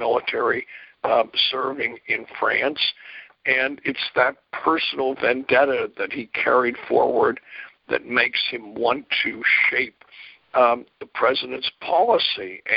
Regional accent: Pennsylvania, United States; when I grew up in Pennsylvania

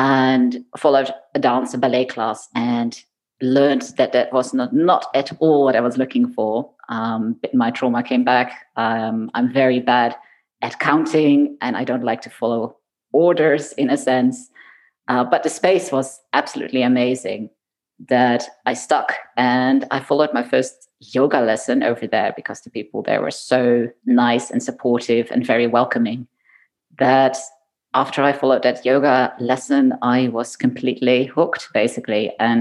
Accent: Netherlands; also born or lived in Belgium / United Kingdom / Japan / Boston, United States; I am indeed originally from the Netherlands, although I have lived in Belgium, I've lived in the UK, I have lived in Japan, and very briefly, I've also lived in Boston, Massachusetts. So I've been a bit all over the place.

